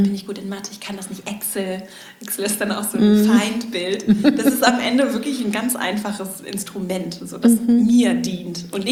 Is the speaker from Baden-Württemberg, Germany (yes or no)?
no; Schleswig-Holstein, Germany; ich komme nicht aus der Großstadt, sondern ich habe auch in Schleswig-Holstein eher ländlich bin ich aufgewachsen und habe da auch noch einige Freunde